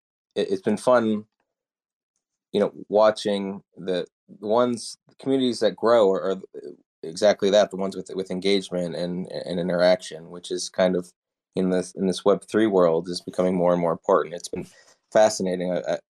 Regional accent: United States; accent: American; I'm American. I guess you heard from the accent.

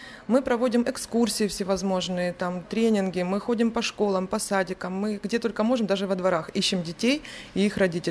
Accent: Donetsk, Donetsk Oblast, Ukraine; now in Zaporizhzhia, Ukraine; Мы думали, мы побудем там пару недель, и все нормально, мы вернемся в свой Донецк.

